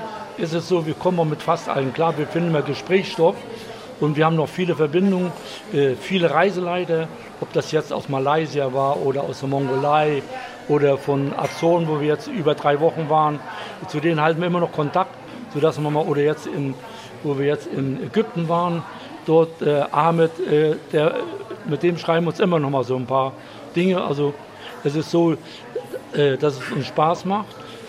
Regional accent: Chemnitz, Saxony, Germany; ich komme aus Chemnitz und bin auch schon etliche Jahre Rentner.

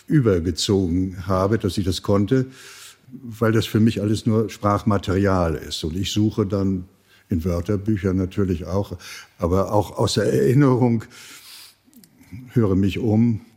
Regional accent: Hildesheim, Lower Saxony, Germany; also born or lived in Lübeck / Klagenfurt; now in Zagreb, Croatia; Ich stamme aus Lübeck. Bin in Hildesheim sozialisiert worden. Dann habe ich in Klagenfurt 30 Jahre gelebt, also in Österreich. Jetzt lebe ich seit 20 Jahren in Zagreb.

